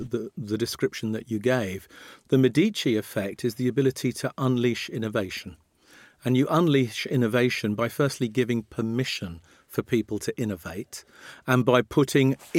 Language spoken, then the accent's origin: English; Morden, London, United Kingdom; I love Morden, where I grew up, and I went to school in Wimbledon